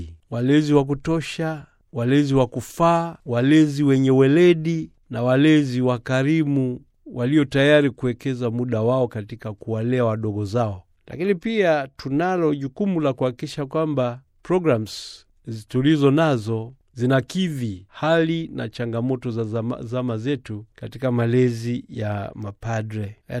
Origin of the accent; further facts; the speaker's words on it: Tanzania; Kule kwetu Tanzania sasa hivi juhudi ziko mbioni